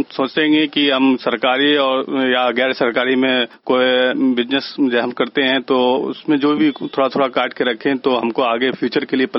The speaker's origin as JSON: {"language": "Hindi", "town": "Bengir", "region": "Bihar", "country": "India", "said": "मैं नेटोला बेनगीर का रहने वाला हूँ और पोस्ट बेनगीर जिला मुंगेर।"}